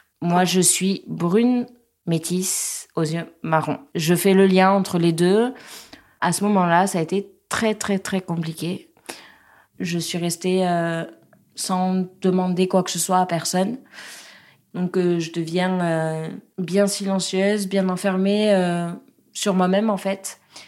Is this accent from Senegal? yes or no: no; Pau, Nouvelle-Aquitaine, France; J'ai grandi à Pau avec mon papa, ma maman. J'étais fille unique jusqu'à mes 9 ans.